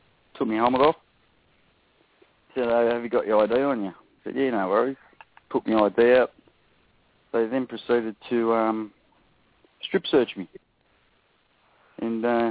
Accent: Melbourne, Victoria, Australia; I'm from Australia, Melbourne.

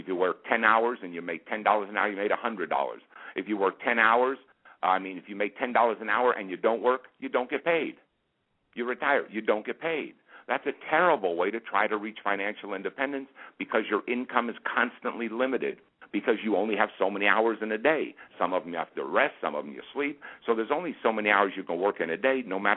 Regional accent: New Jersey, United States; also born or lived in Queens Village / New York; But most of my young life, I was raised in New Jersey on a chicken farm in central Jersey.

